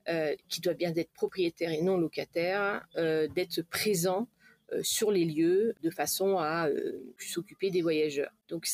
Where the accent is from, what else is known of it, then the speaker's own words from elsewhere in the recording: Brittany, France; now in Delhi, India; moi je suis bretonne, du bord de mer, d'un petit village de 3000 habitants